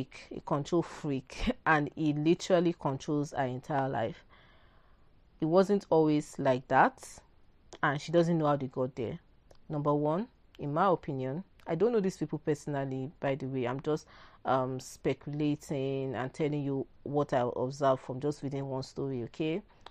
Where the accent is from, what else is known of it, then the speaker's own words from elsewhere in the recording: Nigeria; I can't speak for other countries, but I grew up in Nigeria and I've come across a lot of Nigerian women. Like, I've never left this country.